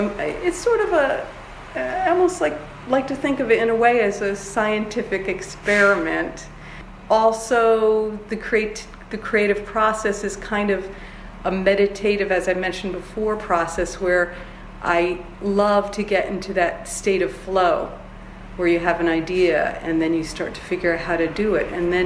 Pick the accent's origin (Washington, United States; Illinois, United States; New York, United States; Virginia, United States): New York, United States; Livingston; I grew up in Columbia County on a farm, a dairy farm.